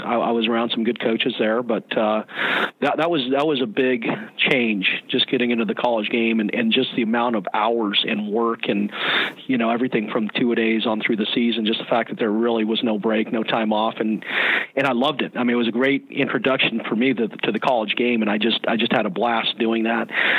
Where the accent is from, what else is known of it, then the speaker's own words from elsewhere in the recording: Cañon City, Colorado, United States; And I grew up in Canyon City, Colorado, a little town about 2 hours south of Denver, and you know, small school